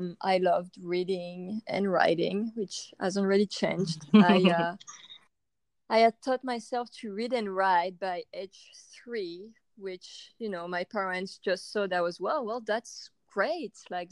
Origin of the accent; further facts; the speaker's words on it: France; I was born and raised in France